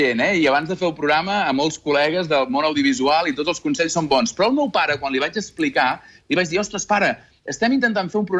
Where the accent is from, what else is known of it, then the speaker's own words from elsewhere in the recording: Arbúcies, Catalonia, Spain; de petit, a Arbúcies, que era on anava a l'escola